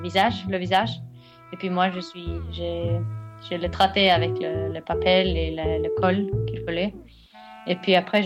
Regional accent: Norway; Je viens de la Norvège.

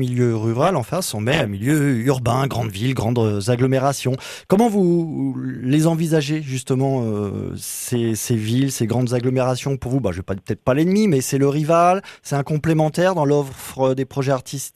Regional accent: Paris, Île-de-France, France; now in Aveyron, France; Moi, je viens de Paris, par exemple, il y a quelques années que je suis installé en Aveyron

